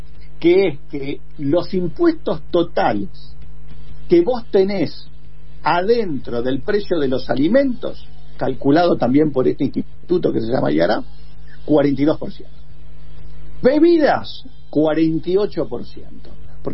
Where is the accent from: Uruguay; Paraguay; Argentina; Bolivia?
Argentina; el verdadero último somos nosotros desde Argentina.